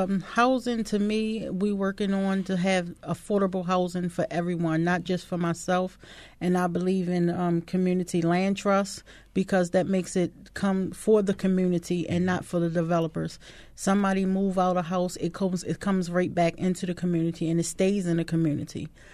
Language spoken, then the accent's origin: English; Baltimore, Maryland, United States; because I'm from West Baltimore, Sandtown area